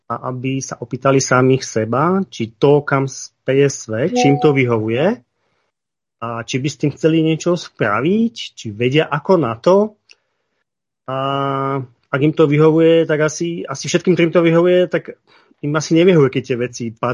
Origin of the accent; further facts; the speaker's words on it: Vysoké Tatry, Prešov Region, Slovakia; ideme na Liptov a proste pochádzam z Vysokých, mňa to tam nepúšťalo